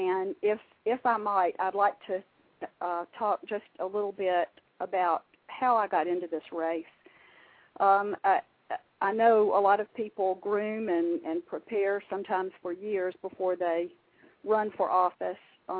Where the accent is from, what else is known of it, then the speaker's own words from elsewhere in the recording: Birmingham, Alabama, United States; now in Montgomery, United States; I grew up in Birmingham and moved to Montgomery, District 2, about 25 years ago. So I've been in Alabama all my life.